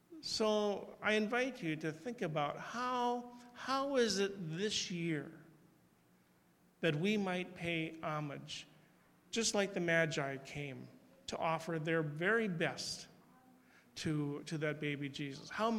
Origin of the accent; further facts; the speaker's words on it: United States; I was struck, and that's because I'm an American, I guess.